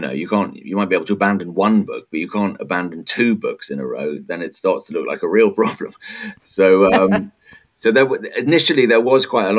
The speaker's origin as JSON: {"language": "English", "region": "London", "country": "United Kingdom", "tie": "born or raised there", "lives_now": "Hungary", "said": "I grew up in England and in London, and that's very much the place that I guess still think of as home ultimately. But by that point, I'd been living in Hungary for many years. I have a Hungarian family."}